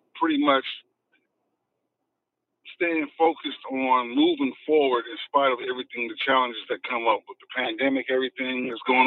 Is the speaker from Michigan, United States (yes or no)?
yes; Flint, Michigan, United States; also born or lived in New York; now in Birmingham, United States; Well, originally I'm from Flint, Michigan. However, by way of New York, I am now in Birmingham, Alabama.